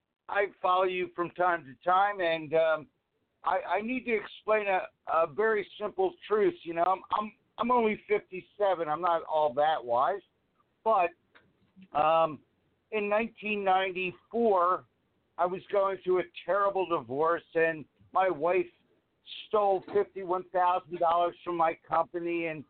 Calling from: Maryland, United States; Maryland.

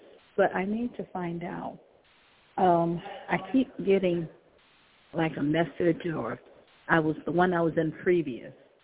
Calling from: Albuquerque, New Mexico, United States; calling from Albuquerque, New Mexico.

